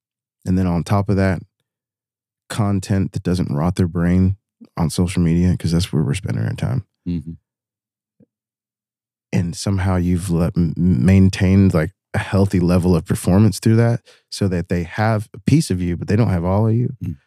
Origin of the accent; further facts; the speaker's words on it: Ontario, Canada; And I grew up in Chemical Valley.